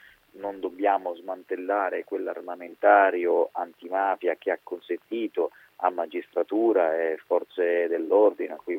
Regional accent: Sicily, Italy; Ma direi non solo da siciliano che fa parte di una generazione che è stata fortissimamente segnata da quelle stragi

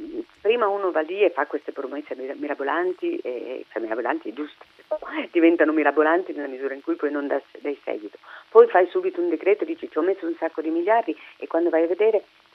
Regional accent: Emilia-Romagna, Italy; Io sono emiliano-romagnola, ma non lo è solo per la nostra regione

